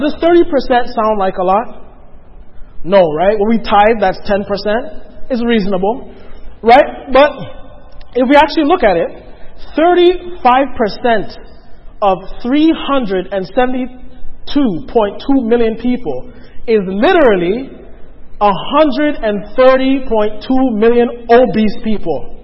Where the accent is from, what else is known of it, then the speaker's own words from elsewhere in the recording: Toronto, Ontario, Canada; I was from Toronto, grew up in Toronto